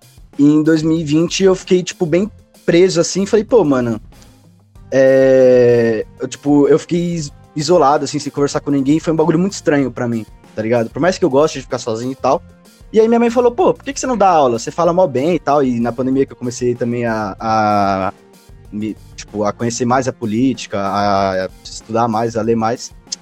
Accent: São Paulo, Brazil; Cara, eu cresci aqui na Zona Leste, né? Eu moro na Moca, mas eu cresci numa quebrada da Zona Leste.

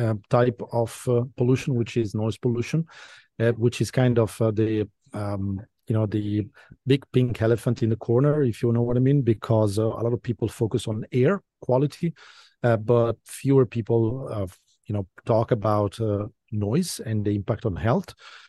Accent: Genoa, Liguria, Italy; I'm from Northern Italy. I'm from a town called Genova.

